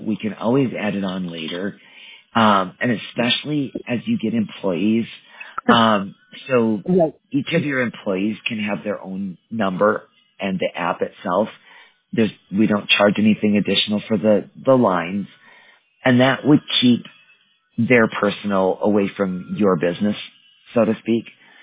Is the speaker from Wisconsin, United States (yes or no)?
yes; Wisconsin, United States; I'm a mountain girl. I was born and raised in Wisconsin, but I knew I was not staying there.